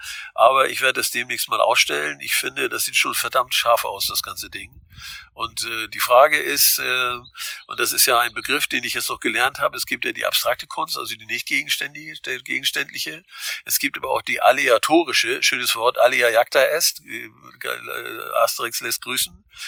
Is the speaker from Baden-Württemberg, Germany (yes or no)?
no; Heide, Schleswig-Holstein, Germany; also born or lived in Wettingstedt; Weil ich Dithmarscher bin. Ich bin in der Nähe von Heide geboren, in Wettingstedt, in Heide aufgewachsen